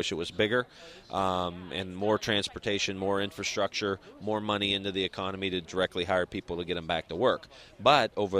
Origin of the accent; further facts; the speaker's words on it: Niles, Ohio, United States; I'm from Niles, Ohio. Yeah.